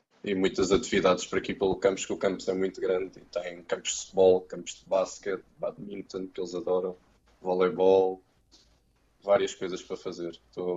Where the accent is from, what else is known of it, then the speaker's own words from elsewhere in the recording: Portugal; E na Indonésia, quando nós dizemos que somos portugueses, eles ficam todos contentes.